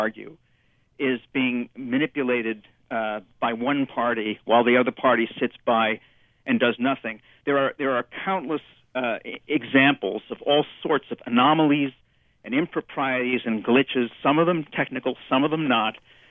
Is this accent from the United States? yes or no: yes; Chicago, Illinois, United States; I mean, I'm a Chicagoan, so, you know, I know too much to be a Democrat.